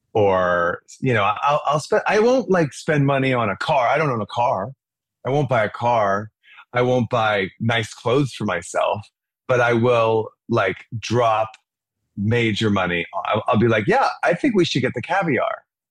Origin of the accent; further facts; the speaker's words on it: Dallas, Texas, United States; I'm from Dallas, and all the shows that would come through became my go-to.